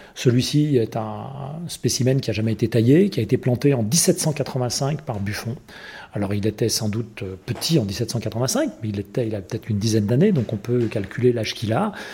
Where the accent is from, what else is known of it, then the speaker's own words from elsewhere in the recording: Bourgogne-Franche-Comté, France; je viens, même si je ne suis pas natif de Bourgogne, je viens de Bourgogne, c'est là où j'ai passé l'essentiel de ma vie.